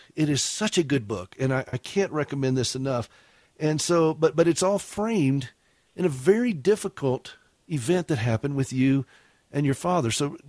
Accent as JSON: {"language": "English", "region": "the South", "country": "United States", "said": "I said potluck because I'm from the South, so I can't help it."}